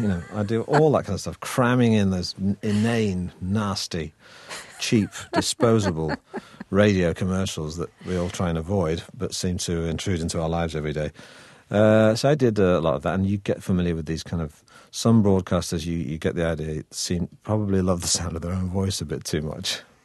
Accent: Manchester, North West England, United Kingdom; accent: northern; because, of course, I'm from Manchester, so I have a northern accent, a regional accent, which is what it was quite pronounced.

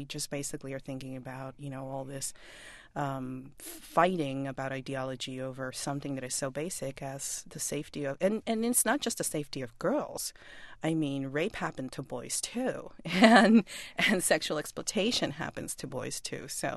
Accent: Puerto Rico; I mean, when I was growing up, and I grew up in Puerto Rico

